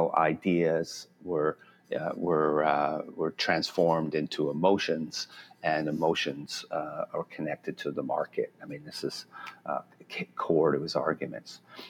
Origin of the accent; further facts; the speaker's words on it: Quebec, Canada; also born or lived in Scotland; So I grew up in Canada, but I was really into soccer.